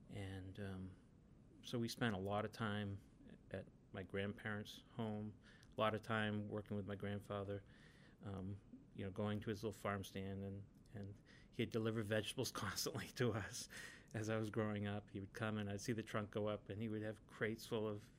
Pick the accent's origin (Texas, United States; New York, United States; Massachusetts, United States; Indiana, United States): Massachusetts, United States; Bedford; I was raised in Bedford, which is the town next door to Concord.